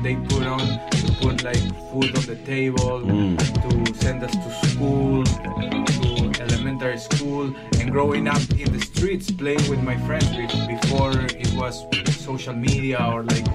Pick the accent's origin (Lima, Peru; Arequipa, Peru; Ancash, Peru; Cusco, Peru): Ancash, Peru; Chimbote; English is a second language; I'm from Chimbote, that is a city, it's a port. So a lot of fish over there. We grow up very close to the beach.